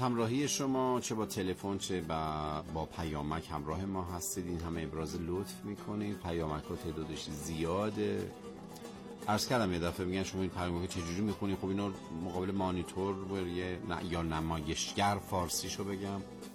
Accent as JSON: {"language": "Persian", "town": "Ahvaz", "region": "Khuzestan", "country": "Iran", "said": "گفتن بیت سروده خودمه، … از احواز."}